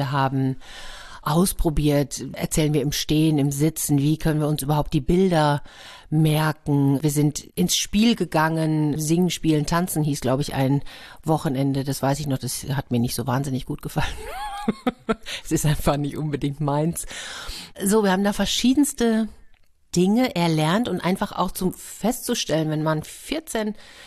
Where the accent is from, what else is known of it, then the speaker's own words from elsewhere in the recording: Madrid, Community of Madrid, Spain; now in Nuremberg, Germany; Da habe ich gedacht, ich komme aber doch aus Madrid, ich habe doch schon eine große Stadt hinter mir.